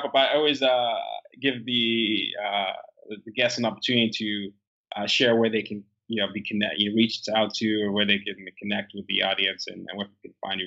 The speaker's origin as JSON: {"language": "English", "country": "Nigeria", "moved": "yes", "lives_now": "United States", "said": "I'm a Nigerian, and a lot of times when you don't see your stories"}